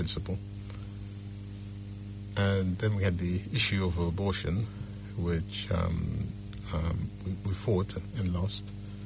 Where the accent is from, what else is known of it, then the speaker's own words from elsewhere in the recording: London, United Kingdom; I followed my parents to England in the 1960s, as did my brothers. So we grew up for the most part in London.